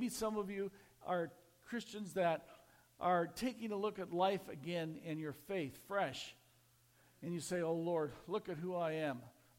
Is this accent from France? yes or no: no; Parker, South Dakota, United States; I grew up in Parker, South Dakota.